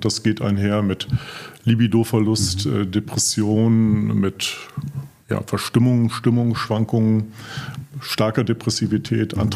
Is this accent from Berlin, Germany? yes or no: no; Hamburg, Germany; born there; Ich bin in Bayern immer als Preuße diskreditiert worden. Und ich habe dann immer gesagt, ich bin kein Preuße, ich bin Bürger der Freien und Hansestadt Hamburg.